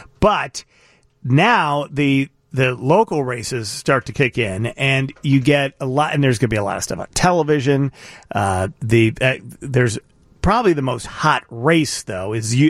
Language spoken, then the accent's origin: English; Chicago, Illinois, United States; For me, as a Cook County resident my whole life, and as a Chicagoan my whole life, I don't like it.